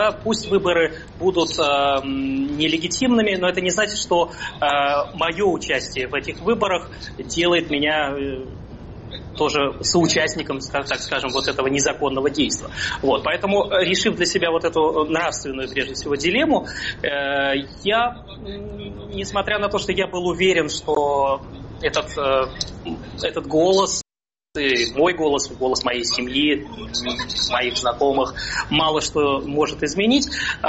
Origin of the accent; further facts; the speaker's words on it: Saint Petersburg, Russia; now in Germany; в моем родном городе Петербурге